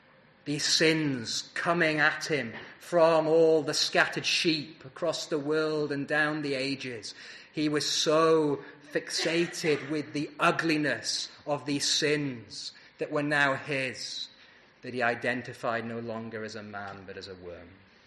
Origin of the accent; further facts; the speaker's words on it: United Kingdom; as British people especially